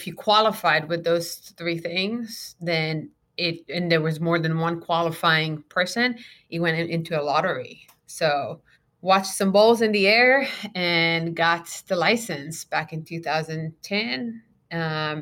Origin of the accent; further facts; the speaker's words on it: Israel; now in United States; I'm born and raised in Israel.